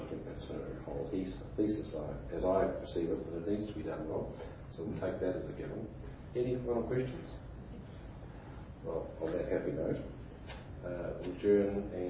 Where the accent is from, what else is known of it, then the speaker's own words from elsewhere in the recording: Wellington, New Zealand; I come from Wellington, where people are getting bowled by buses all the time.